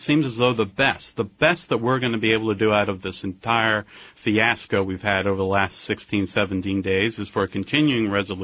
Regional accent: United States; You know, as an American, quite frankly, I hope it is the case

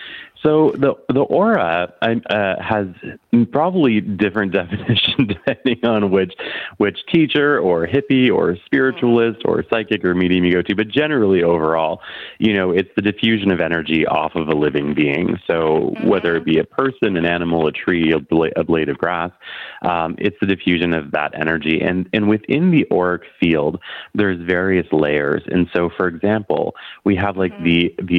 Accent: Carleton Place, Ontario, Canada; not far from where I live now. I was in Carlton Place, where I grew up here in Canada.

